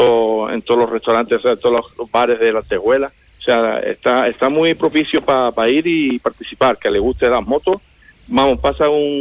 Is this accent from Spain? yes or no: yes; La Antejuela, Andalusia, Spain; yo procedo de La Antejuela, yo soy de La Antejuela.